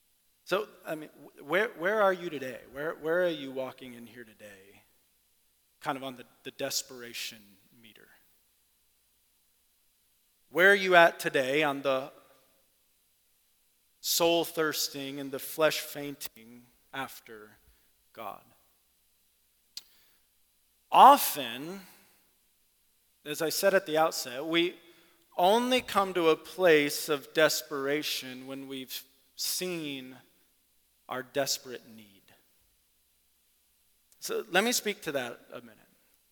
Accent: Grand Rapids, Michigan, United States; I grew up in West Michigan, the Grand Rapids, Michigan area.

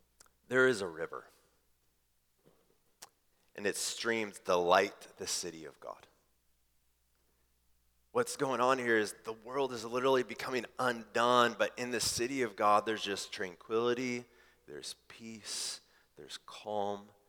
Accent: Midwest, United States; I mean, we're from the Midwest, for crying out loud, right?

